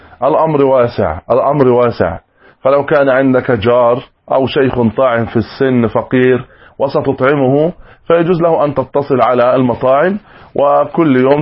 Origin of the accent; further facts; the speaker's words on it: Egypt; عندنا في مصر صاع الطعام تقريبا 3 كيلو